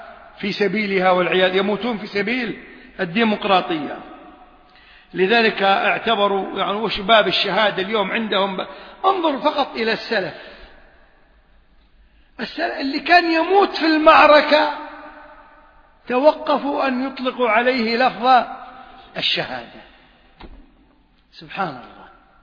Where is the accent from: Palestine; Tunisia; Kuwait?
Kuwait; بعد فترة عندنا في الكويت يجمعون تبرعات